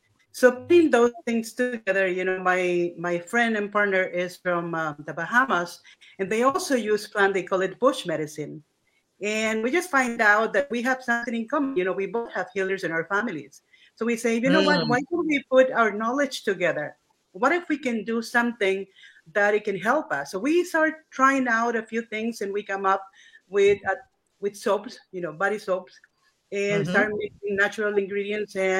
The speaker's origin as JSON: {"language": "English", "country": "Mexico", "moved": "yes", "lives_now": "Los Angeles, United States", "said": "Well, I am originally from Mexico, but I consider myself an Angeleno. I've been living in LA since the 70s"}